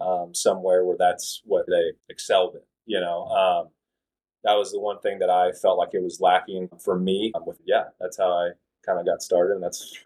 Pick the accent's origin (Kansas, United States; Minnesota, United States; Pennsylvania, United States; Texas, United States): Kansas, United States; Just growing up in Kansas, I know it was one of those things where I didn't really train with a throwing guy.